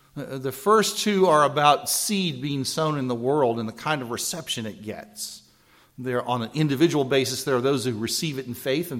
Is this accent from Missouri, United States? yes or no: yes; Missouri, United States; Growing up in Missouri, we all wanted to find Jesse James' cave because we just were persuaded there had to be bank money hidden inside there.